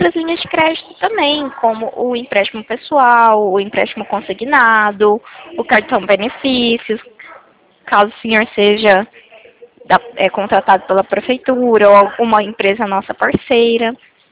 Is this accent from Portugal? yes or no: no; Valinhos, São Paulo, Brazil; Eu sou do interior de São Paulo, em Valinhos.